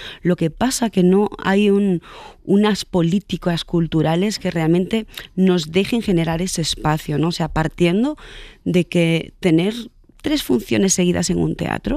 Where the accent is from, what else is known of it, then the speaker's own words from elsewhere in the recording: Galicia, Spain; he tenido una experiencia muy bonita este verano en Galicia, en Ponteareas, al lado de mi pueblo